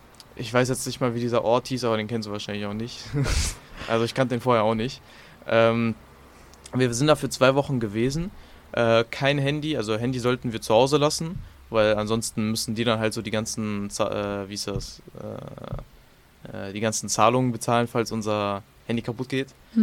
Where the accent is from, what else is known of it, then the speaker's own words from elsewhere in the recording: Essen, North Rhine-Westphalia, Germany; Okay, ich komme aus Essen